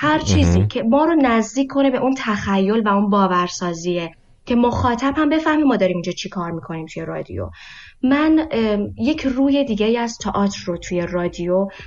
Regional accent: Iran; توی ایران با مادری و مادر بزرگم، خاطرات کودکیم

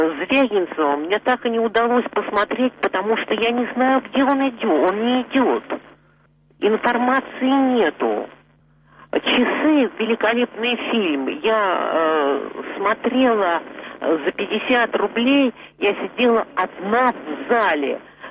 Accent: Saint Petersburg, Russia; Я из Ленинграда

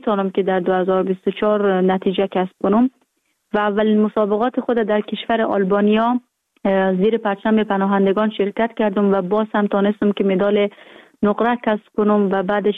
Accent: Afghanistan; now in France; بعد از اینکه از افغانستان آمدم

